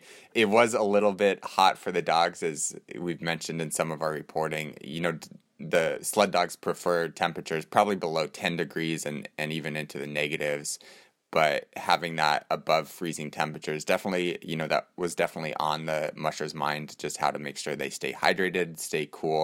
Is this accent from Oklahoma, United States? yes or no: no; Alaska, United States; That's one of the advantages of growing up in Alaska is, you know, at least for me, I keep my skis in my car whenever I can.